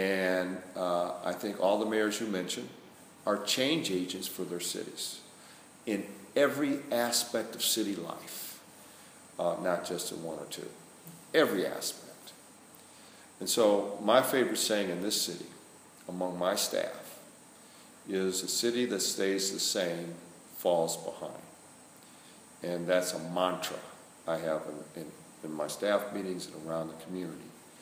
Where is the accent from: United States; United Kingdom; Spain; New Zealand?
United States; Toledo, Ohio; I grew up in Toledo, and I remember when he became mayor of Cleveland.